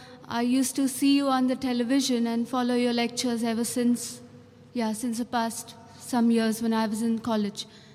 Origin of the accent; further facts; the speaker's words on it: Mumbai, Maharashtra, India; I'm from Bombay.